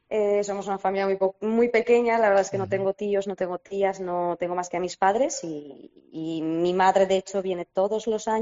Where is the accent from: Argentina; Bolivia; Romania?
Romania; Spanish is a second language; moved away as an adult; now in Spain; mucho más abierta que la gente que yo conocía en mi país, ¿no? En Rumanía.